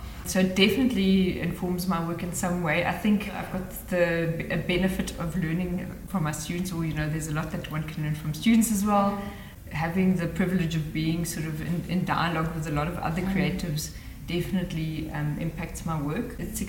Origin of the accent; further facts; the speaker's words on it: South Africa; first language German; English is a second language; because my mother tongue is German, but I've lived in South Africa my whole life. I can speak English, Afrikaans, I can speak a little bit of French.